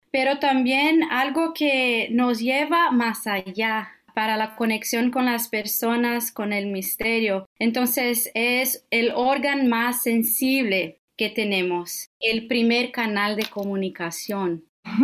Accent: Brazil; first language Portuguese; Spanish is a second language; Bueno, yo soy de Brasil. Ok, una cosa primero. Yo voy a intentar hablar mi portuñol y a veces no me acuerdo de las palabras en español

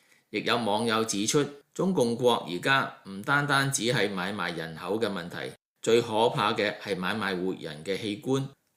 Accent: Mazhuang, China; 马庄是我的故乡

